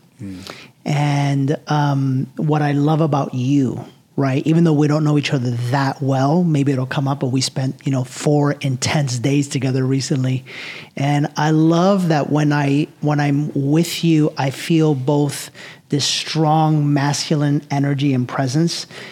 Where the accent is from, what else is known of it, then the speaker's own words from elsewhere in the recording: New York City, New York, United States; Because I felt that growing up in New York City and like my roots are Latin American.